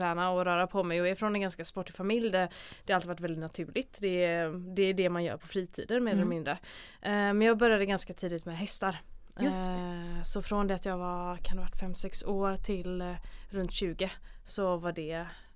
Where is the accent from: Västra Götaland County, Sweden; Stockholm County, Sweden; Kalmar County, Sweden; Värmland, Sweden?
Västra Götaland County, Sweden; Gothenburg; jag är här från Göteborg. Född, uppvuxen, pluggat gymnasiet i Göteborg, började plugga till läkare här 2010 måste det vara.